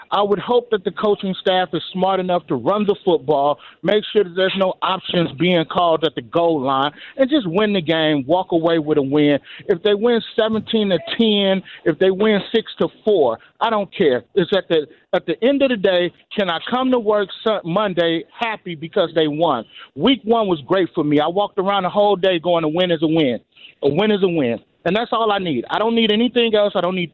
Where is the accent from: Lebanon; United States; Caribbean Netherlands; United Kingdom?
United States; Pittsburgh, Pennsylvania; Dude, I'm from Pittsburgh.